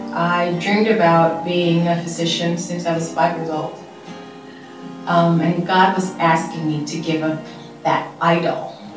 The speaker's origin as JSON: {"language": "English", "country": "Dominican Republic", "said": "I am from the Dominican Republic."}